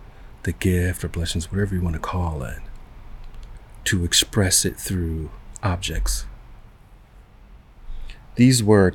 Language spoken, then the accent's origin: English; Los Angeles, California, United States; growing up in Los Angeles, being a Gen Xer, there's so many things that I saw, and so many things that I survived.